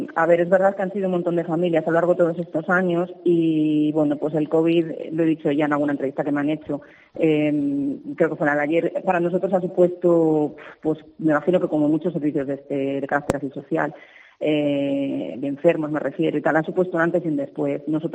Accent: Zamora, Castile and León, Spain; yo soy zamorana.

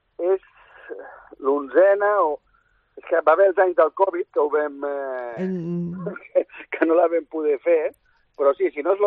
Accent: Cunit, Catalonia, Spain; No perquè ho digui jo, que sóc de Cunit i tal

